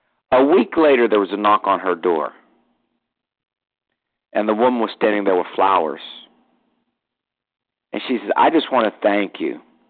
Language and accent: English; Pittsburgh, Pennsylvania, United States; Now he's here in my hometown of Pittsburgh.